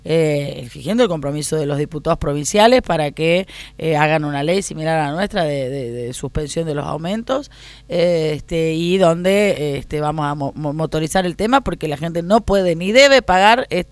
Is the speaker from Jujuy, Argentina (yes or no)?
yes; Jujuy, Argentina; somos los jujeños y jujeñas los que les pagamos el sueldo